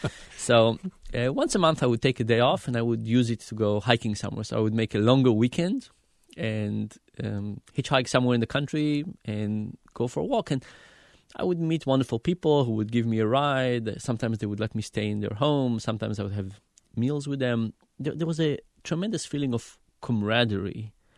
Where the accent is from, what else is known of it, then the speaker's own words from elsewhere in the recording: Israel; So growing up in Israel was great as a kid.